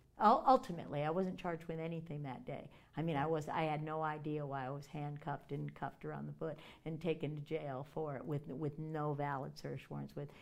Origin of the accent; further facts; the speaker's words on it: Washington, District of Columbia, United States; I grew up in Washington. I know the games they play in Washington.